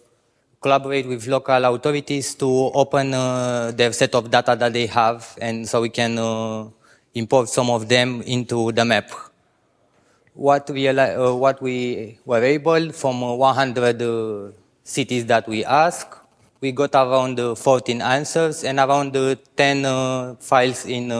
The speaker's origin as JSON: {"language": "English", "country": "Romania", "said": "from Romania, and this talk is about"}